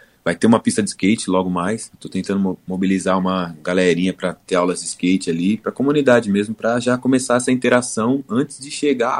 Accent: São Paulo, Brazil; Em São Paulo mesmo, Zona Norte, Vila Maria, né, sou cria aqui do Carandiru Family, né, a pista de skate onde era a antiga casa de detenção, também cria do Sacolão Skate, e aí vim daqui, essa é a minha área.

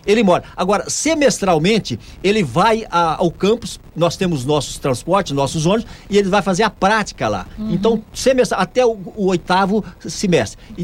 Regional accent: Santa Fé do Sul, São Paulo, Brazil; Eu sou de Floreal, perto de Rio Preto, mas eu vivi desde o meu 50 dias em Santa Fé do Sul, que é divisa de Minas e Mato Grosso, né?

